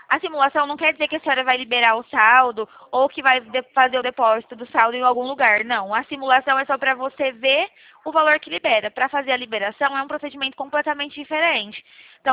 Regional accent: Bebedouro, São Paulo, Brazil; Eu sou de Bebedouro.

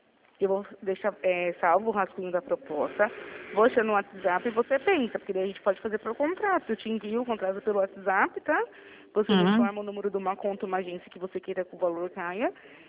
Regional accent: Sorocaba, São Paulo, Brazil

